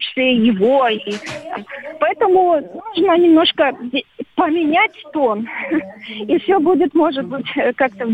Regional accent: Ukraine; Я из Украины. Я всегда буду дорожить своими корнями и не стыжусь того, что я украинка. Я русская украинка.

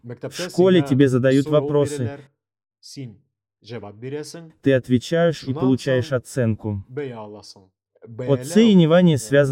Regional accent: Yekaterinburg, Sverdlovsk Oblast, Russia; А я вырос в Екатеринбурге, и я не знал про него.

